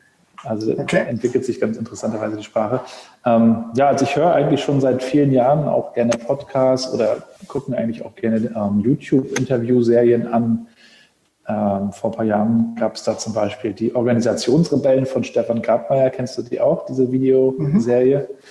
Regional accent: Rostock, Mecklenburg-Vorpommern, Germany; 80er Jahrgang, Rostocker Jung, Vater von 3 Mädels

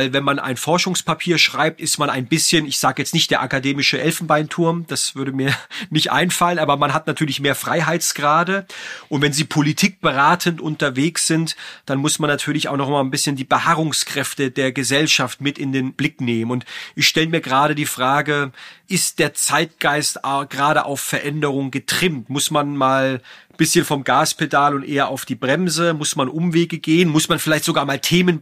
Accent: Baden-Württemberg, Germany; auch mein Heimatland Baden-Württemberg

